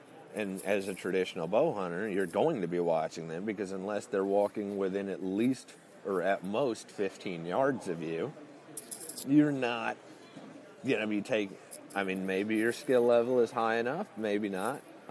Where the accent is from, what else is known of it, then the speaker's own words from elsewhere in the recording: Illinois, United States; So then that I'm actually from Central Illinois. I've never really pretended to be from Texas, but it's a cool name.